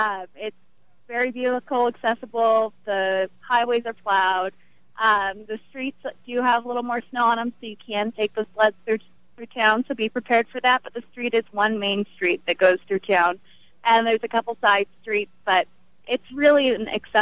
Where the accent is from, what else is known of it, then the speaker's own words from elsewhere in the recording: California, United States; now in Grand Lake, United States; I'm also a California native. I moved here from Los Angeles 3 years ago.